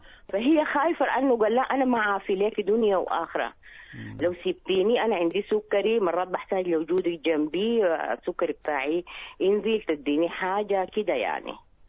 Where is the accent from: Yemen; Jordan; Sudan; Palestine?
Sudan; now in Jeddah, Saudi Arabia; إحنا طبعا أنت عارف إحنا سودانيين إحنا جينا في الحرب